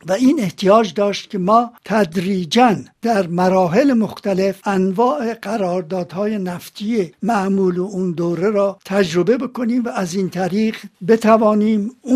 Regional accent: Tehran, Tehran Province, Iran; born there; بنده در یک فامیل طبقه متوسط در تهران به دنیا آمدم. پدر من کارمند دولت بود

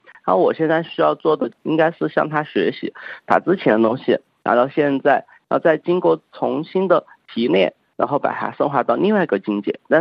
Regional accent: China; 因为我来自中国

